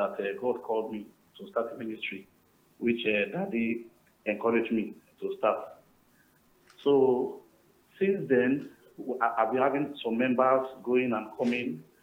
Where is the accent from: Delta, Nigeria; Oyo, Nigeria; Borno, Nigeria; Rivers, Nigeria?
Delta, Nigeria; Warri; from Warri.